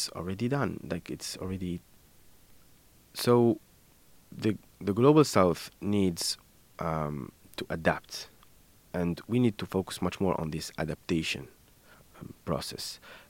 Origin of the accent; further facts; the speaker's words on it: Gabès, Gabès Governorate, Tunisia; So I went to Shnini in my hometown. Gebes, it's one of the three oases that I talked about.